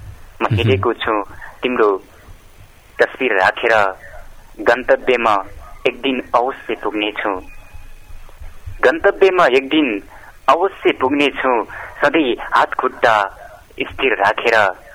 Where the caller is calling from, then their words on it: Baijanath, Lumbini Province, Nepal; बैजनाथ, गाउँपालिका वडा नम्बर 8